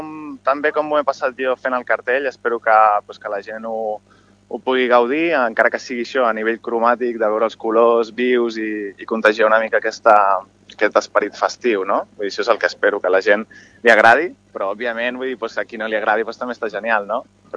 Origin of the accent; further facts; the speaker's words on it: Sant Andreu de la Barca, Catalonia, Spain; Llavors, el meu poble de Sant Andreu era una, pues això, una cosa pendiente, no?